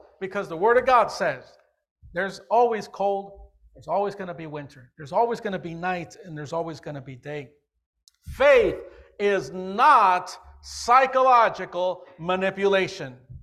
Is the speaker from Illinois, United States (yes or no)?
yes; Chicago, Illinois, United States; You know, growing up in the Illinois, Chicago area, When I was 11 or 12 years old, I was in school